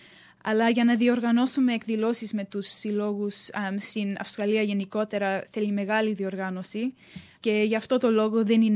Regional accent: Greece; σαν Έλληνες φοιτητές στηρίζουμε την προσπάθειά τους σε ό,τι έχει να κάνει με το ελληνικό στοιχείο.

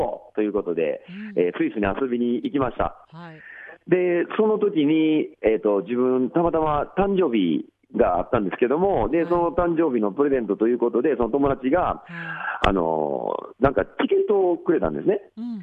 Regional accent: Kyoto, Japan; ちなみに自分は、京都府出身です。

